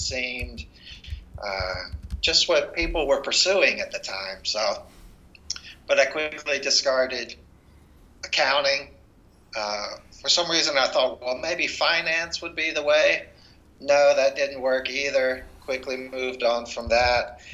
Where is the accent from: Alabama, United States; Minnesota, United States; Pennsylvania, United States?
Alabama, United States; So I was born in Selma, Alabama in 1980. Grew up in a very small town in Marengo County. When I say small, I mean exceptionally small. Fewer than 100 people in my small town.